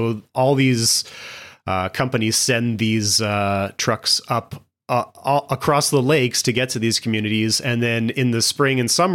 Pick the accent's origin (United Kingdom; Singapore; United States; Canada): Canada; Winnipeg, Manitoba; because I'm from Winnipeg. Winnipeggers have this thing because we're this like small, big city.